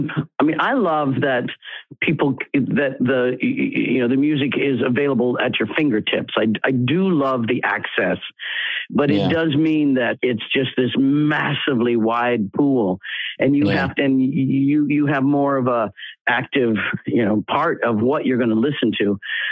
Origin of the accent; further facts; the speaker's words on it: Leavenworth, Kansas, United States; Now, I grew up in Leavenworth, Kansas in the 60s and 70s.